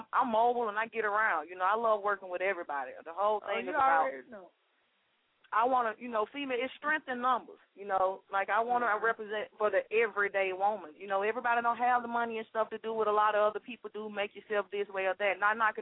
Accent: Decatur, United States; I can't help where I came from. I was raised raised in Decatur, real life.

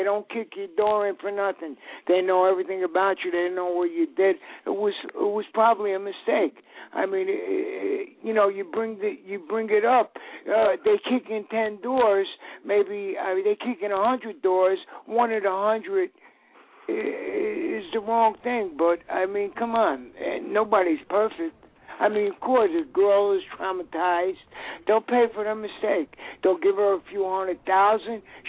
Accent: Newark, New Jersey, United States; Well, I grew up with that my whole life, growing up in Newark.

